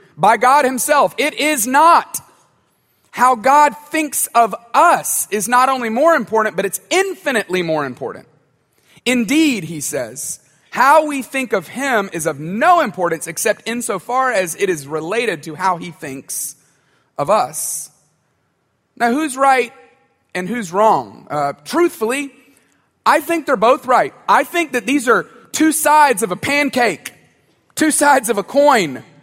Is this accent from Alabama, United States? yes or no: yes; Tuscaloosa, Alabama, United States; I grew up in Tuscaloosa.